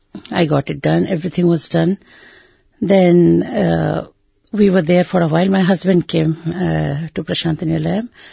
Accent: Nepal; from Nepal. I am here for the Upanayanam ceremony of my son, along with my husband … my son is

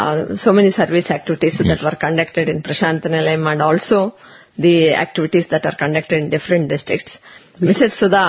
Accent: Tirupati, Andhra Pradesh, India; English is a second language; I'm from Tirupati.

